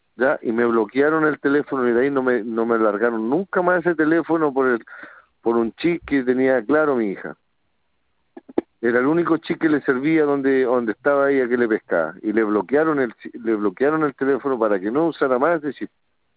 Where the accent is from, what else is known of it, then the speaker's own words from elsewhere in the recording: Talcahuano, Biobío, Chile; Yo soy de Talcahuano.